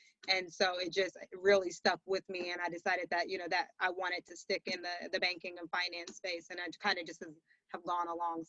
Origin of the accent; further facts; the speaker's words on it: Columbus, Ohio, United States; So yeah, I'm from Columbus, born and raised.